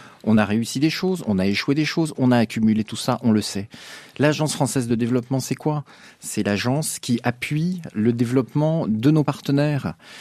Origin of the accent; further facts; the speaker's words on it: Senegal; now in France; Par exemple, je viens du Sénégal.